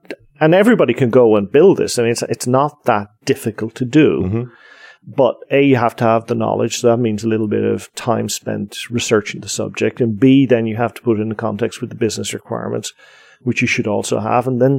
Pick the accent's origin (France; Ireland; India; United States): Ireland; Being Irish, I can argue against myself all day long.